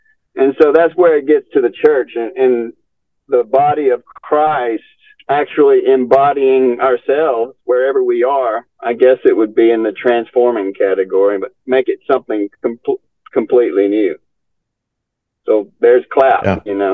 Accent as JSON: {"language": "English", "region": "North Carolina", "country": "United States", "also_born_or_lived": "Mississippi", "said": "I was born in Mississippi. I'm a North Carolinian. I'm a Southern man."}